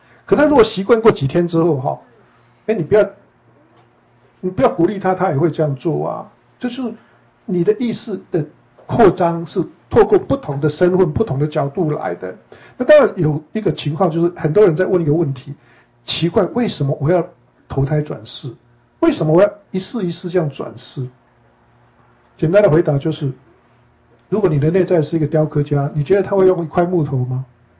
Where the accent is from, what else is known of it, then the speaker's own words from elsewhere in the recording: Taiwan; moved away; 我从台湾过来的时候叫我说跟人家挥手啊